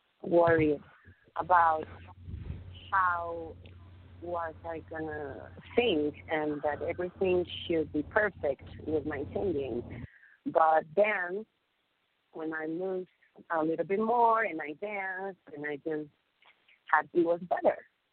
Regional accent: Chapala, Jalisco, Mexico; also born or lived in Mexico City; Well, yeah, I was born in Mexico City, and then we moved to Chapala. And I felt like I was a city girl, and I should be in the city.

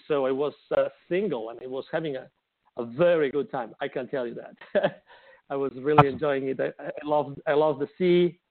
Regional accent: Barcelona, Catalonia, Spain; English is a second language; moved away as an adult; also born or lived in Mexico City; So although I am originally from Barcelona, as you said in the introduction, I was already in 2001. I moved from Europe to the Americas, actually to Latin America. So I was in Mexico City.

